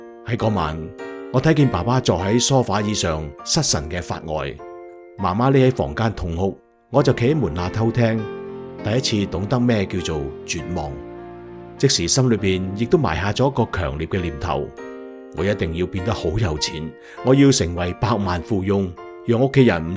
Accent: Kaohsiung, Taiwan; 我出生在台湾的高雄，一座依山傍海的港口城市，空气中总是带着咸咸的海味

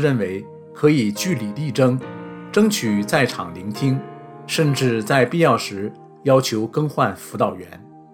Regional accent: Singapore; now in Canada; 我从新加坡来，东南亚戒毒比加拿大容易

